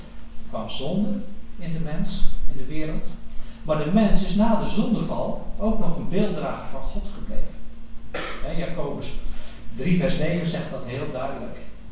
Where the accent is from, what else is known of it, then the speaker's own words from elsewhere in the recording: Goes, Zeeland, Netherlands; in Goes waar ik vandaan kom. Hè, uit Goes, Jolanda en ik zijn uit Goes gekomen.